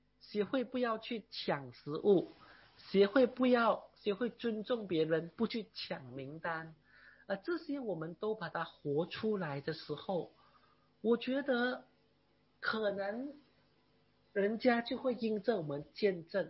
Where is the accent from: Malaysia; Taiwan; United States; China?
China; 他们确实很多时候就看不起我们中国人这样。